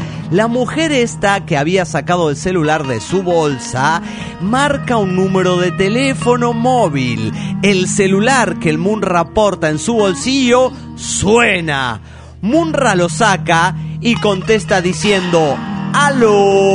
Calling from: Mexico City, Mexico; del DF mexicano.

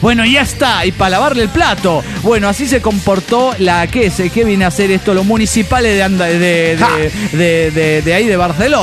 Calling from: Guadalajara, Jalisco, Mexico; de Guadalajara.

